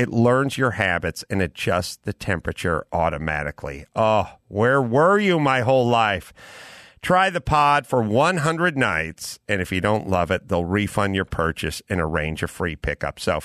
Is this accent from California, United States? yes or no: yes; San Fernando Valley, California, United States; Oh, my whole life growing up in the San Fernando Valley, no air, just sweating through.